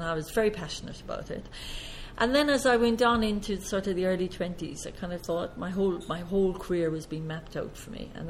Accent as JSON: {"language": "English", "region": "Munster", "country": "Ireland", "said": "And I'm Irish, as you gather."}